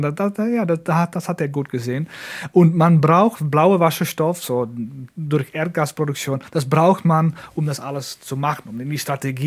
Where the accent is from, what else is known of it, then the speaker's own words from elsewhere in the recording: Netherlands; German is a second language; Ja, in Holland haben wir einen Hafen, wir haben für Export und Import